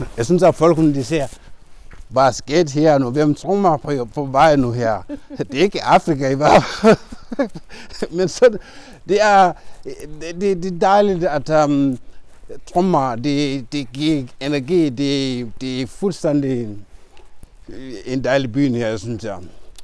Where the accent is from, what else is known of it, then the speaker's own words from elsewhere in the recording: Gambia; now in Sønderborg, Denmark; Jeg har boet 10 år her i Sønderborg. Jeg kommer fra Gambia. Det er en lille landsby, som ligger 500 kilometer fra hovedstaden.